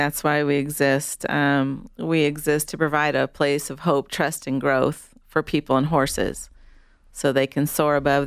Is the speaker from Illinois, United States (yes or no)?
no; Dayton, Ohio, United States; Well, I grew up in Ohio, in Dayton, Ohio, and I loved horses all my life.